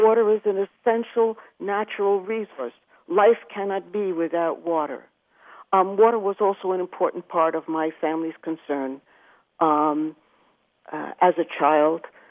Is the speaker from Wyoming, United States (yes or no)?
no; New York, United States; also born or lived in Memphis, Tennessee / Paris, France; I grew up in New York, though born in Memphis, Tennessee, and we had, of course, the Hudson River, the East River.